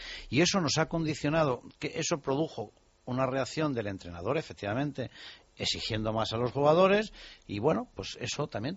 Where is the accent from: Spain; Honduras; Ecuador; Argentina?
Spain; Madrid, Community of Madrid; nací aquí en Madrid, que voy desde los 4 años al fútbol